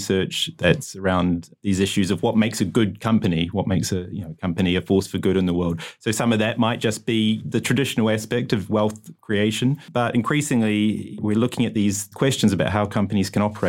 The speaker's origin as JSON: {"language": "English", "country": "New Zealand", "said": "Well, I'd have to say, as a New Zealander and as a keen, very amateur runner, I'd have to go for Arthur Lydiard"}